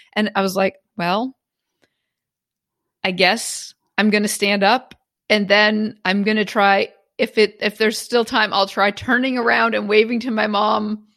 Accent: Maine, United States; I grew up in Maine and we would go to horse shows

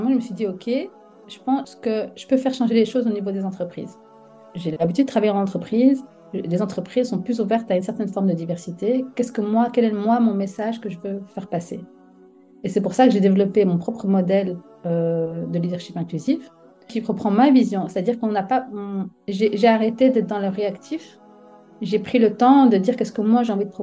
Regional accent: Brussels, Brussels-Capital Region, Belgium; Alors moi, je suis une bruxelloise. Je vis en Belgique depuis toujours.

